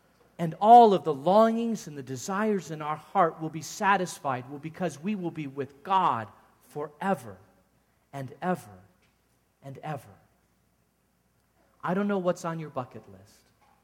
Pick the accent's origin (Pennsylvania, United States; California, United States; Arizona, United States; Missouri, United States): Arizona, United States; Phoenix; No, I grew up in Phoenix. We wanted to hike all the different places in Arizona.